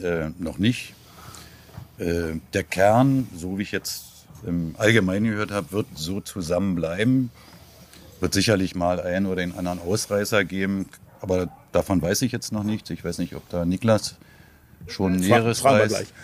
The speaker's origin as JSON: {"language": "German", "region": "Berlin", "country": "Germany", "lives_now": "Aachen, Germany", "said": "Nee, aus West-Berlin, ja. Im Süden. Ich sage jetzt einfach mal Lichtenrade."}